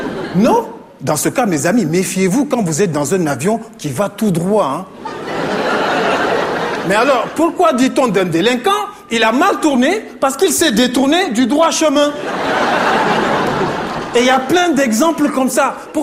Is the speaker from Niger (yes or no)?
yes; Niger; now in France; Même si je suis nigérien, maintenant je me fais beaucoup d'amis en France